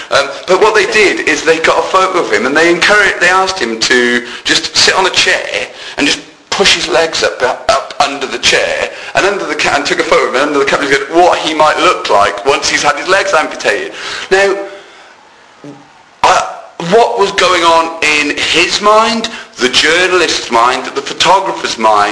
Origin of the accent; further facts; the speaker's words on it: Wales, United Kingdom; I don't know if it forms my comedy that much, being Welsh, because I must admit I don't.